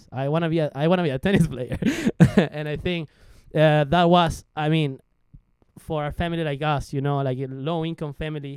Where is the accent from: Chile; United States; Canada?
Chile; English is a second language; Well, everything started on 2003 in Chile. That's where I'm from.